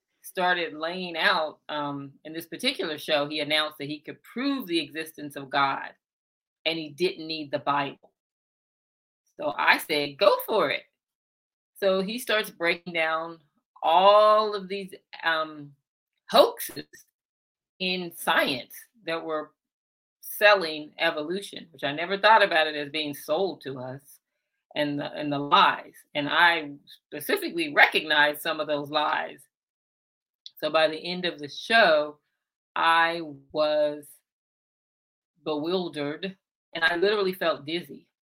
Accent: Kansas, United States; So I really got enmeshed in a lot of ideas that I was not familiar with growing up in Kansas.

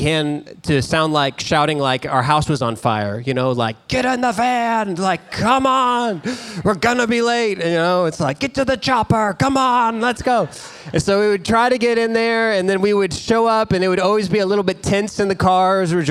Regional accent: Dallas, Texas, United States; I remember for me growing up as a kid, I grew up in the Dallas area.

